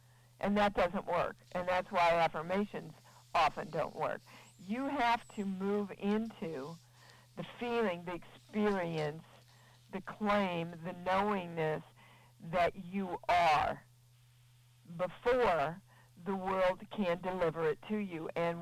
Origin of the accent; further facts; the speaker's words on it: Kansas City, Missouri, United States; in my family, in my Methodist family growing up in Kansas City, that was almost a cardinal sin.